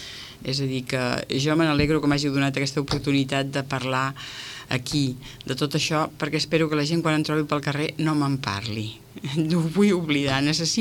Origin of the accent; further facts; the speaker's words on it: Afghanistan; sóc una persona d'Afganistan